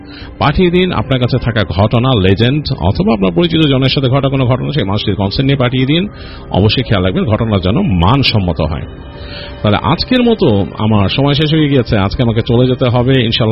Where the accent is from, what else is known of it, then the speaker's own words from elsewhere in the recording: Mohammadpur, Dhaka Division, Bangladesh; আমি নিজে মোহাম্মদপুরের ছেলে, আমি জানি আমাদের এই এলাকা অনেক রকম এরকম ঘটনা প্রচলিত আছে